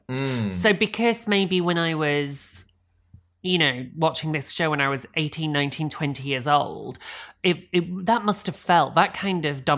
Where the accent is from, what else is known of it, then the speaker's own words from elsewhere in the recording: England, United Kingdom; we, all of us, we question things if they come too easily. We're English.